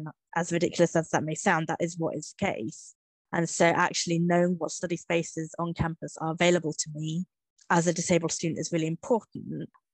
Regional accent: United Kingdom; as a British disabled student, I'm eligible and do receive disabled students allowance.

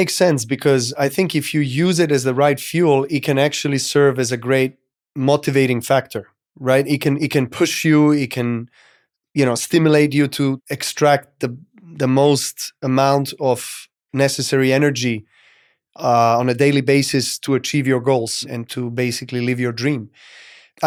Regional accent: Serbia; I was coming from Serbia that had no tennis tradition, no tennis culture. We are a nation of a team sports. We are definitely a sporting nation.

